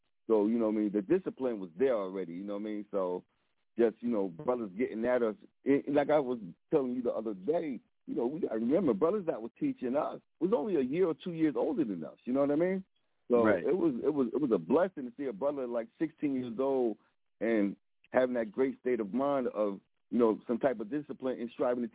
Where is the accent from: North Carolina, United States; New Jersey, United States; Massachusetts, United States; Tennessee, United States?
New Jersey, United States; Newark; I'm originally from Newark, you know, and when I came to Patterson, you know what I mean, we was wilding, you know what I mean, because we had that Newark mentality.